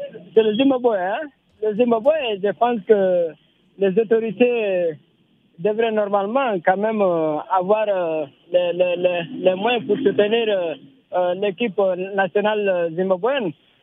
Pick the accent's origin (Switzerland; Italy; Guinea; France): Guinea; now in Cameroon; Donc je suis originaire de la Guinée Conakry.